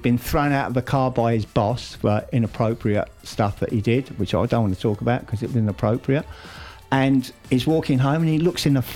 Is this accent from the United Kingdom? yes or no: yes; England, United Kingdom; I can say this because I'm English